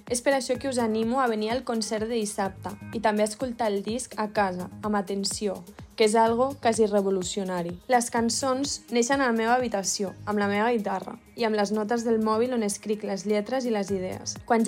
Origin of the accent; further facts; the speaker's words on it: Barberà del Vallès, Catalonia, Spain; Vivim entre Tarragona i Lleida, tot i que jo sóc de Barberà del Vallès.